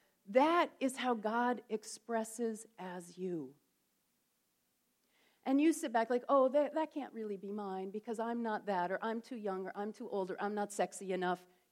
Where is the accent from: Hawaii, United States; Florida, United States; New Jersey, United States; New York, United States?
New York, United States; I grew up in the Thousand Islands of upstate New York. Anyone know the Thousand Islands region?